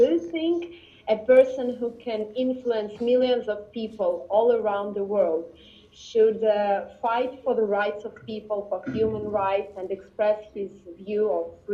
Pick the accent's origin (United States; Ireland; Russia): Russia; Hi, hello. … I am from Russia.